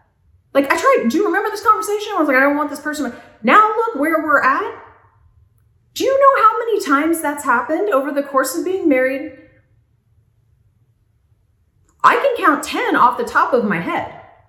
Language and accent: English; Oklahoma, United States; growing up in Oklahoma, when you're a teenager and you start talking about like self-pleasure